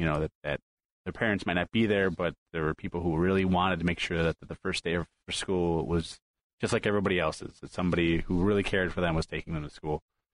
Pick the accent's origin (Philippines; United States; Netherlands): United States; Palatine, Illinois; he worked in Palatine, my hometown, as a service officer